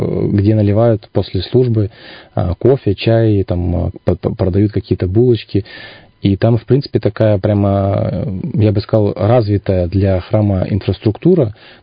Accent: Angarsk, Irkutsk Oblast, Russia; До этого я в основном в ангарские храмы ходил, так как я сам родом из Ангарска.

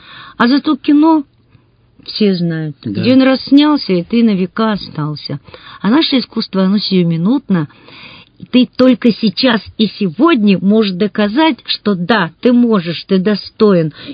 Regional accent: Irkutsk, Irkutsk Oblast, Russia; ведь я иркутянка, и я представляю Иркутск.

